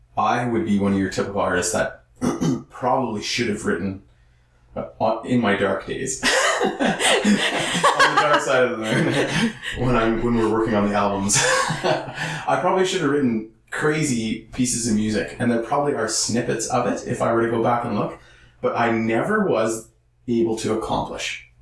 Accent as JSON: {"language": "English", "region": "Saskatchewan", "country": "Canada", "said": "I'm from Saskatchewan. So it's pretty hard when you've never been near the ocean."}